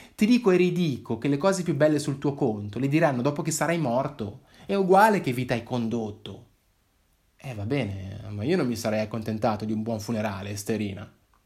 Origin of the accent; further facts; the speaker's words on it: Giubiasco, Ticino, Switzerland; Noi siamo di Giubiasco. Tutta la famiglia è salita in riviera apposta per il funerale.